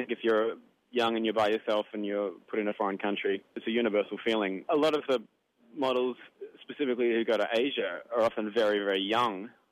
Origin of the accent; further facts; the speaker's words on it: Australia; And for me, as an Australian, we were in a very privileged position